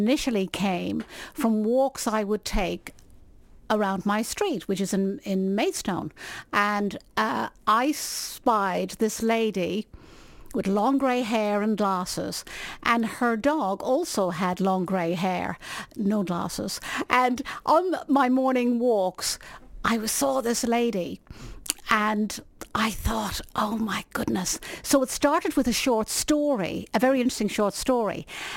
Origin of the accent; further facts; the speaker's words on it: Ireland; And being Irish, we love to hear good stories.